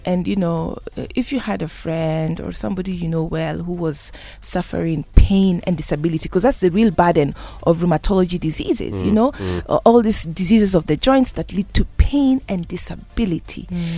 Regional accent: Kenya; English is a second language; I'm Kenyan

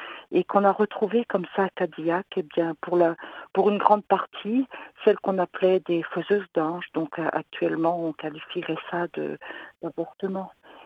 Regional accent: Grand Est, France; now in Colombier, France; Je suis de la Marne d'origine et ben, le Seigneur m'a implantée en Haute-Saône, dans un petit village à Colombier, en Haute-Saône

